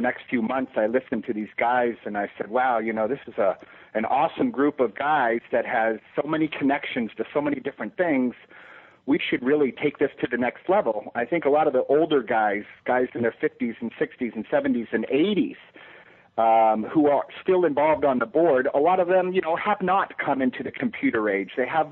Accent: California, United States; I'm from the San Fernando Valley.

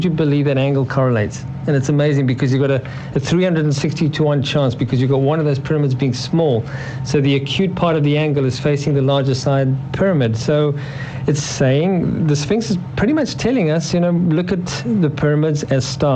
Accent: South Africa; I'm from South Africa. We don't use miles.

